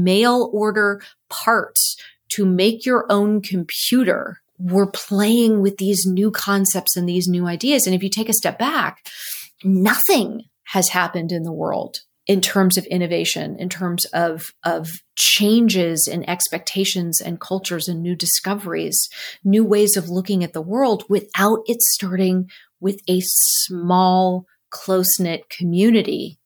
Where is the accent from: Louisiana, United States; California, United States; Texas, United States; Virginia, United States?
California, United States; Cupertino; So I grew up in Cupertino. I mean, the thing that's really fun for me is that my grandparents had moved to Cupertino in the 50s to open a nursery when it was all orchards.